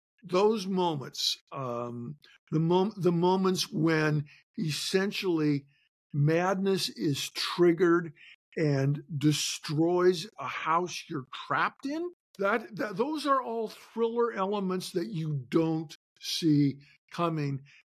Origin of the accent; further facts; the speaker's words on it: Shelby, Montana, United States; I'm back in my hometown of Shelby, Montana.